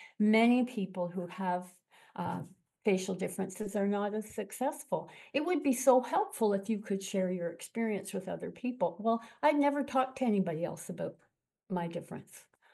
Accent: Montreal, Quebec, Canada; also born or lived in Eastern Townships / Niagara-on-the-Lake / Toronto; I grew up in Montreal, went to university in the Eastern Townships, raised my children in Niagara-on-the-Lake, and then moved to Toronto and came out here about 12 years ago.

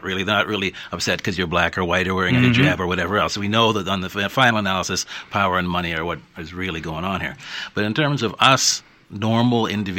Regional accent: Nova Scotia, Canada; I grew up in Nova Scotia. I can break down into tears when I hear the bagpipes, because I grew up with bagpipes around me. I'm part Indian, I'm part German, I'm part English and African.

